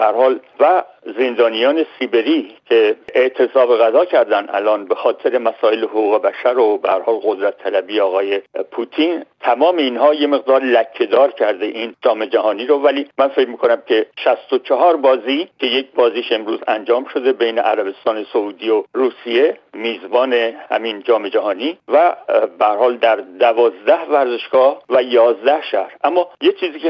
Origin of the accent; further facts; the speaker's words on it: Iran; ما چون ایرانی هستیم به نوبه خودم آرزو میکنم که تیم ملی ایران موفق بشه.